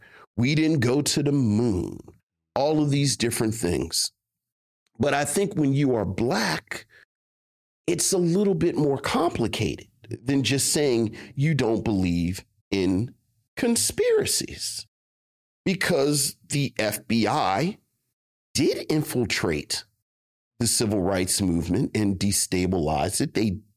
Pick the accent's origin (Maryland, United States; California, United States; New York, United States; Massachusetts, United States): Maryland, United States; Baltimore; But I grew up in Baltimore. And my black uncle told me, you got to be real easy with Hopkins.